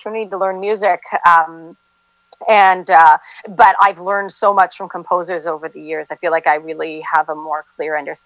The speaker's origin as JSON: {"language": "English", "town": "Hamilton", "region": "Ontario", "country": "Canada", "tie": "born or raised there", "said": "And then I had another play that was supposed to be done in May in my hometown where I live now, Hamilton, uh-huh. Ontario"}